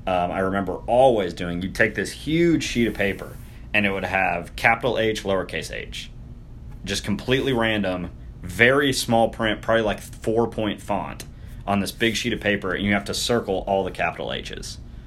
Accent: Danville, Kentucky, United States; I'm from Danville, Kentucky originally. We would drive up to Lexington, Kentucky, for those of you that are familiar.

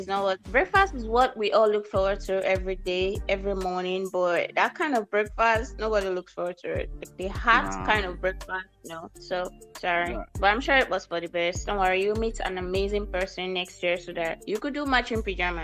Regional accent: Owerri, Imo, Nigeria; I'm from Imo State, Owerri West.

